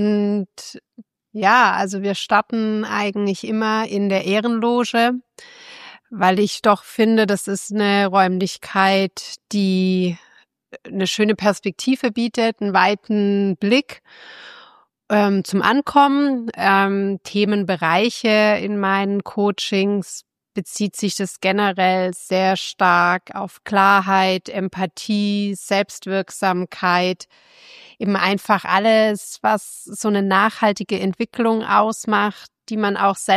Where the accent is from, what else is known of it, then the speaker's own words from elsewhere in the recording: Stuttgart, Baden-Württemberg, Germany; Ich bin Stuttgarterin, ich bin mit dem VfB groß geworden